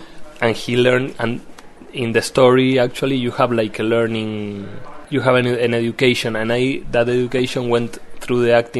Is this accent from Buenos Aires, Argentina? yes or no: no; Mendoza, Argentina; So yeah, I am from Mendoza. I am from that place.